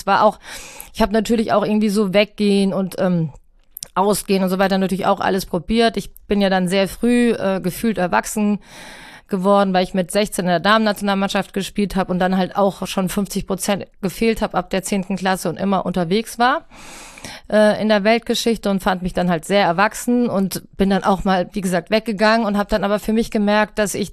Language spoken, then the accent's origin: German; Rüsselsheim, Hesse, Germany; Also Hockey war bei uns in Rüsselsheim und auch in meiner Familie ein großes Thema.